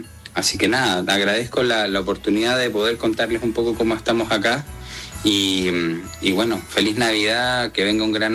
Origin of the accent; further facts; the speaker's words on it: Chile; eso como chileno me encantaría poder que pudiésemos conversar